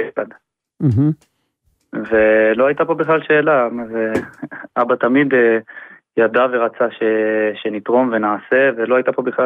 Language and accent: Hebrew; Jerusalem, Jerusalem District, Israel; אנחנו מירושלים, מפסגת זאב.